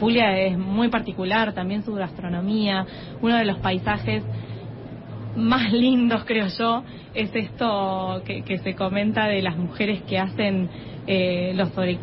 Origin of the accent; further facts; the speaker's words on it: Argentina; Y siendo argentinos, ¿cómo podemos no ir?